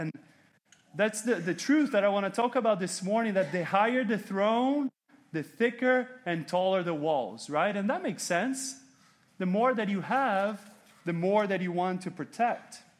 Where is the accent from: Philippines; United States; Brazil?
Brazil; When I was growing up in Brazil, there was something that when you would drive around, you would see it all the time.